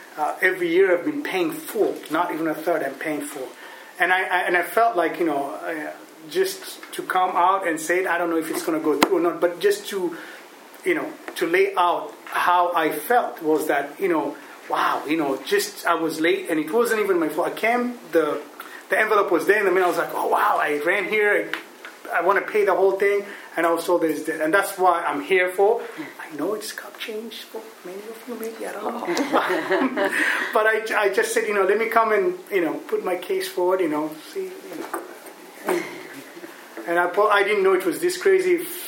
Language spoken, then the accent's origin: English; Kenya; I'm originally from Kenya.